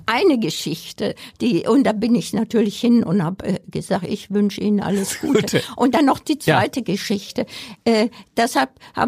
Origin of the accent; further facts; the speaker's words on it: Heidelberg, Baden-Württemberg, Germany; also born or lived in Bavaria; Ich komme ja aus Heidelberg, ja.